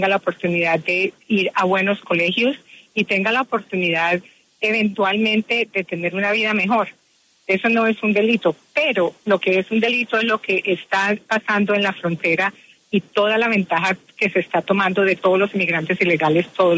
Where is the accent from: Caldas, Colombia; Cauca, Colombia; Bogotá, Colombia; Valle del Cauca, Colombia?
Bogotá, Colombia; born there; Yo nací en Bogotá.